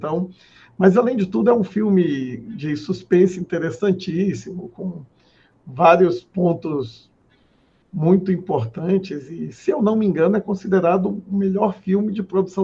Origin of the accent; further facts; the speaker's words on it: Northeast Region, Brazil; eu sou um bom garfo, como nordestino